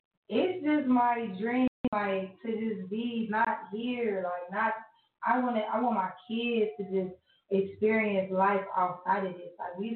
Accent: Akron, Ohio, United States; No, I'm from Akron, born and raised.

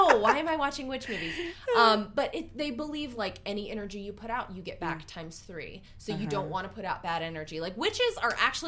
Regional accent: Bible Belt, United States; And I grew up in the Bible Belt, so I know these people

